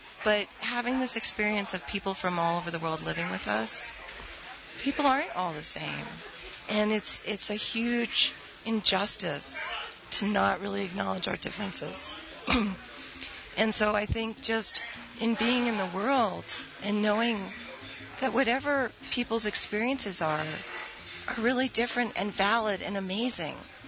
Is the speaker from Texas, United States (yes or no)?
no; New York City, New York, United States; I think growing up, I grew up in New York City, so I was exposed to a lot.